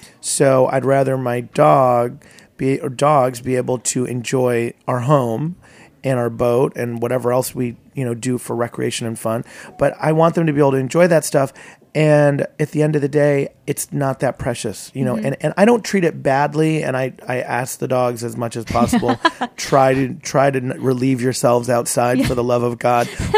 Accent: Syracuse, New York, United States; And I'm from Syracuse, and Skaneateles is kind of a summer community for families from that area, from that region, central New York.

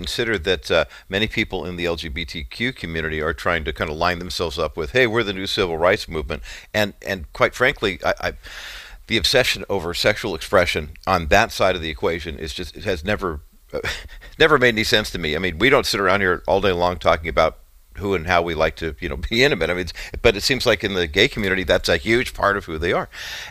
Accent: California, United States; I mean, I grew up in California, so all of our American history was, yes, you know, we won the War of Independence, and now let's build missions because it's California history.

